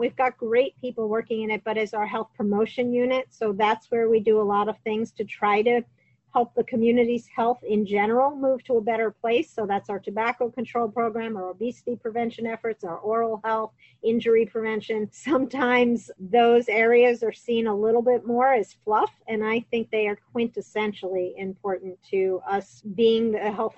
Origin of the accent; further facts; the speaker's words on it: New York, United States; actually fly my sister out from the hot spot of New York, where I grew up, if you couldn't tell from my accent or my demeanor.